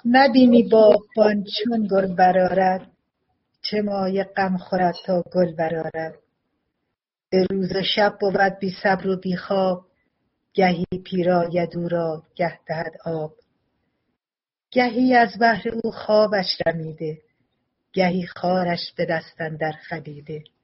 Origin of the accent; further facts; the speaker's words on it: Kermanshah, Iran; گفتم که اگه میشه من تو کتابخانه اینجا کار کنم تو شهر خودم کرمانشاه